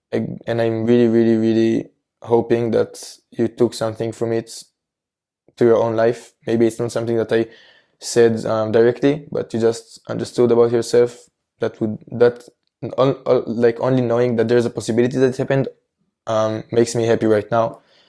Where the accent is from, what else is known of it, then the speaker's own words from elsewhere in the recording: Israel; even if in my home country, in Israel, people are warmer